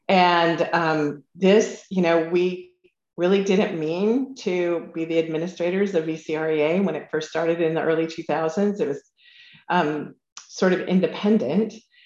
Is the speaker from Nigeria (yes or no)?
no; Ventura, California, United States; I mean, I grew up in Ventura, so in the city of Ventura.